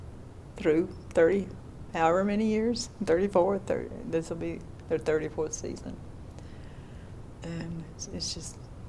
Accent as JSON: {"language": "English", "town": "Horse Cave", "region": "Kentucky", "country": "United States", "said": "we're not different because we're from Horse Cave."}